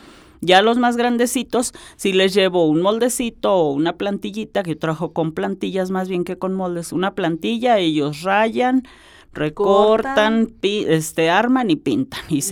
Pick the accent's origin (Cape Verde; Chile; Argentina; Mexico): Mexico; Aguascalientes; le damos el contexto de que somos de Aguascalientes